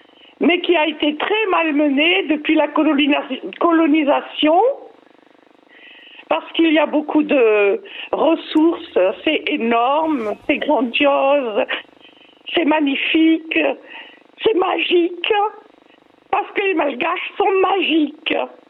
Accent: Toliara, Atsimo-Andrefana, Madagascar; Je suis née à Madagascar en 1947. Et j'ai vécu toute mon enfance à Tuléar.

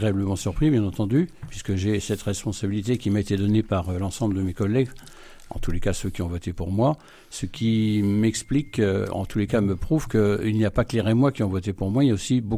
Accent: Reims, Grand Est, France; born there; Alors, je suis né à Reims et ça fait 35 ans que j'habite à la campagne, alors campagne proche de Reims effectivement

